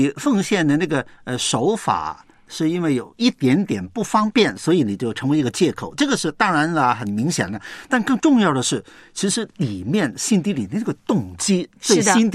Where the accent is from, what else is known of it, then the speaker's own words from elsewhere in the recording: Guangdong, China; 我们广东人就说